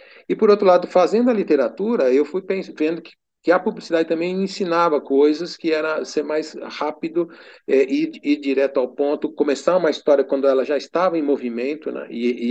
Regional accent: Cravinhos, São Paulo, Brazil; quando eu era menino lá em Cravinhos, eu ia muito com meu pai fazer vendas

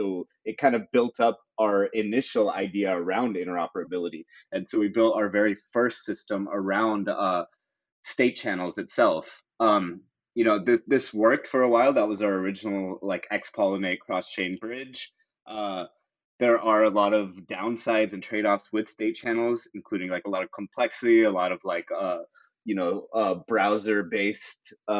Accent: California, United States; So I'm born and brought up in the Silicon Valley in the San Francisco Bay Area.

